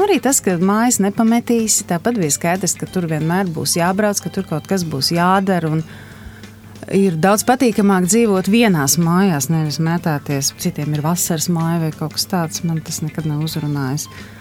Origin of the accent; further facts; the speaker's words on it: Ogre Municipality, Latvia; Es jūtos lauku bērns, es esmu uzaugusi vecvecāku mājās Ogres novadā.